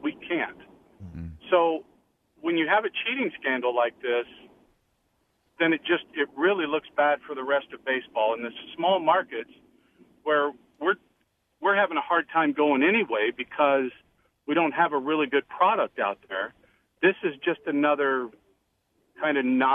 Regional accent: Kansas, United States; But when you're a small market guy like me, I come from Kansas.

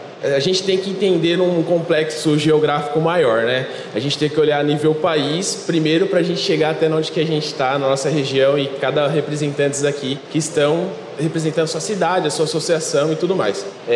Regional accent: Americana, São Paulo, Brazil; eu sou aqui de Americana, atualmente presidente da Associação Batista do Centro-Leste do Estado.

